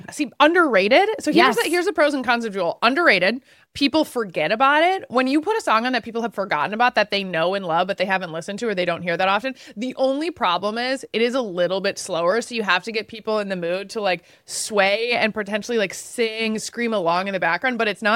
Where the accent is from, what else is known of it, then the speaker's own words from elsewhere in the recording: Wisconsin, United States; This is like, it reminds me of like growing up in Wisconsin, like our neighbors were always bopping around.